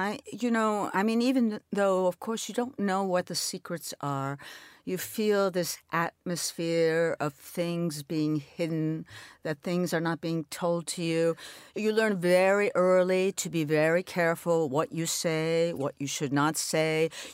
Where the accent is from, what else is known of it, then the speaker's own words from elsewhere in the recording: New York, United States; I'm an only child. I grew up in New York. My mother was Polish. I knew that. My father, French.